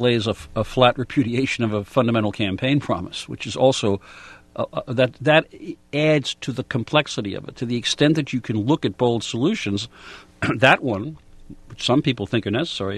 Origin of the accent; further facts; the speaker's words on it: New York, United States; I'm a New Yorker. I can't do farm analogies.